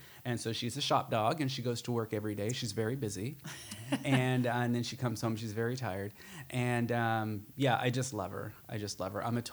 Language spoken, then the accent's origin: English; Pomona, California, United States; also born or lived in Irvine; I was born and raised in Pomona, California, actually. Moved out to Orange County after high school. So I moved out to Irvine in 91-ish.